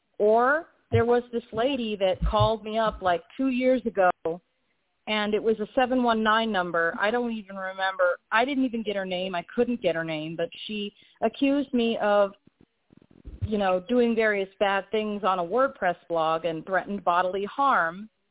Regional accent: Florida, United States; also born or lived in Orlando; Florida connection is that I was born in Orlando and grew up in Brevard County. I grew up in probably the worst county in Florida.

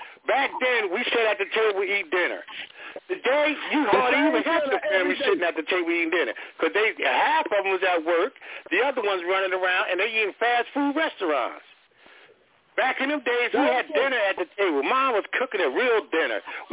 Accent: New Jersey, United States; I'm from Jersey.

